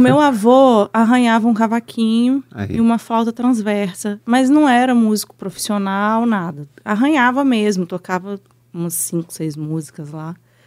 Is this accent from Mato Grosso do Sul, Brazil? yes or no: no; Linhares, Espírito Santo, Brazil; moved away; also born or lived in Rio de Janeiro; Saí lá de Linhares, uma menina sozinha.